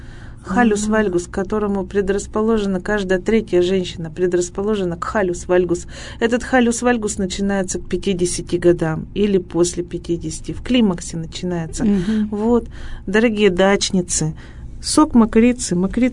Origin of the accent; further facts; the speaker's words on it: Ural, Russia; Хотя мы, уральцы, конечно, можем получить солнечный удар где угодно и когда угодно.